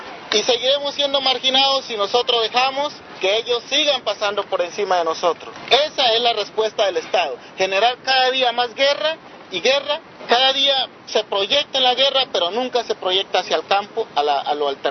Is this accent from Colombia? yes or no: yes; Colombia; nosotros como campesinos y como colombianos no existimos para el Estado